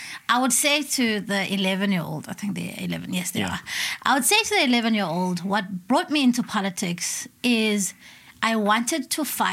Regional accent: Kwamdink, South Africa; First of all, I come from Kwamdink, the home of legends.

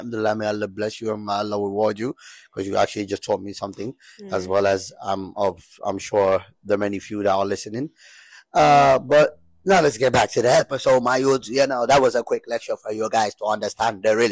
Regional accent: Gambisara, Gambia; Listen, I didn't make Gambisara, but I'm from the Gambisara.

